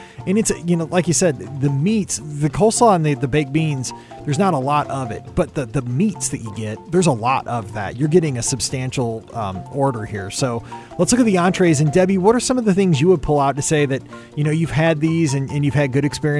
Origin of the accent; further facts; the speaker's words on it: St. Louis, Missouri, United States; There you go. I'm from St. Louis. Don't ask me to announce all that stuff.